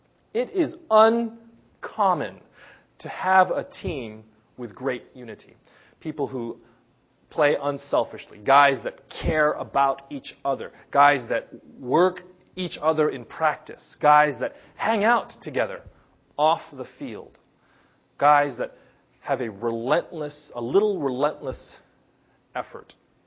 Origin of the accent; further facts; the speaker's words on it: California, United States; I'm from Southern California, and it's actually desert land.